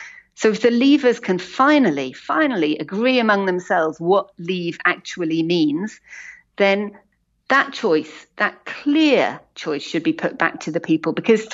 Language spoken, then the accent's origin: English; United Kingdom; We're British and we're European.